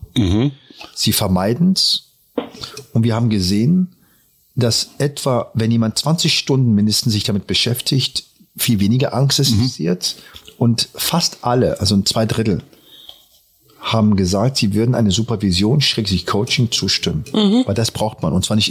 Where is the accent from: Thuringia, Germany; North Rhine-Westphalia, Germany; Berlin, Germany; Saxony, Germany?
Berlin, Germany; Ich bin hier aufgewachsen im Wedding und da hatten wir Gastarbeiterklassen.